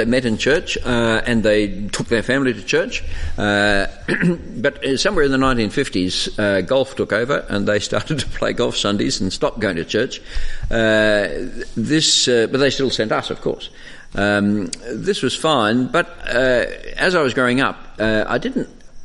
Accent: Bellevue Hill, New South Wales, Australia; I grew up in Bellevue Hill, looking down at Bondi.

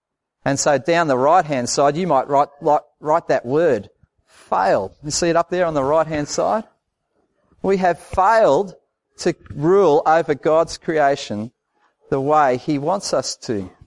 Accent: New South Wales, Australia; I grew up in the Blue Mountains and I used to love going and standing on the top of the cliffs

